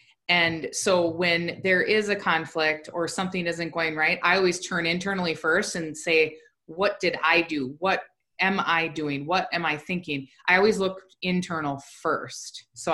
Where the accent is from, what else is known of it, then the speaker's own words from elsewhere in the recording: Minnesota, United States; So, you know, I grew up in Minnesota and I was very direct in my communication